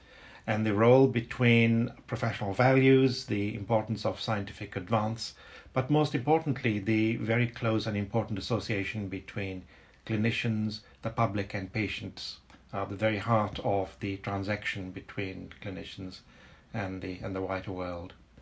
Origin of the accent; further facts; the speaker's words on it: Kenya; moved away as an adult; now in United Kingdom; I was born and brought up in Kenya, and I arrived in England at the age of 18 to study medicine at Newcastle University. And I've lived and worked in the Northeast ever since then.